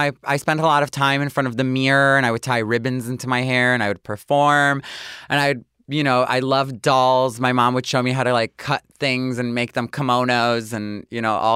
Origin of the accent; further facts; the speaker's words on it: Detroit, Michigan, United States; But, you know, I got into art really young because I was sheltered because obviously I grew up in Detroit.